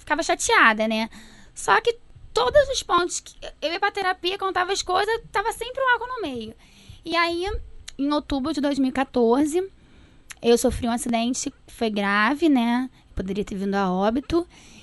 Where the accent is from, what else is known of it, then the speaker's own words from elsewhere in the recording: Niterói, Rio de Janeiro, Brazil; Eu sou de Niterói, né? Ali tem a orla.